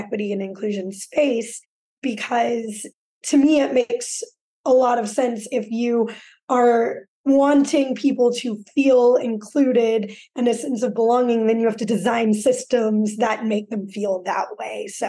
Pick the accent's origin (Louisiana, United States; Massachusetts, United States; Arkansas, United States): Louisiana, United States; I grew up in South Louisiana.